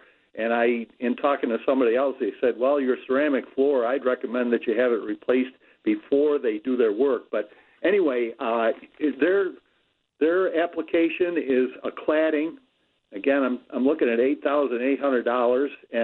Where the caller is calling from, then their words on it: New York, United States; I'm calling you from New York State.